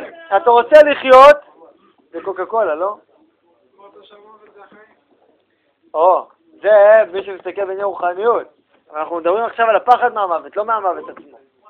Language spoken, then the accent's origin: Hebrew; Tel Aviv, Tel Aviv District, Israel; תל אביב, אצלנו בשכונה.